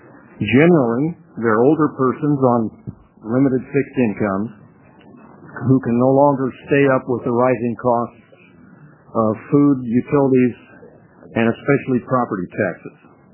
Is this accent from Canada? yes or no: no; Klamath Falls, Oregon, United States; I'm from Klamath Falls.